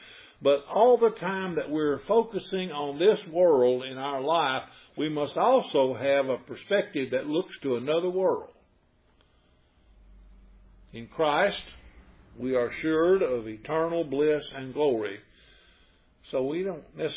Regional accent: United States; And I'm telling you something, as an American, you will act differently.

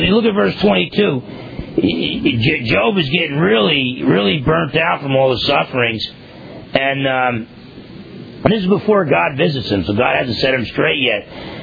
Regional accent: New Jersey, United States; I broke a lot of laws as a non-believer growing up in New Jersey and never got caught.

